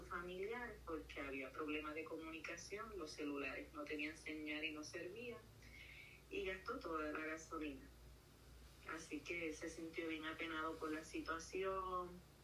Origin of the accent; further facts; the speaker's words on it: Isabela, Puerto Rico; porque nosotros pues somos de Isabela.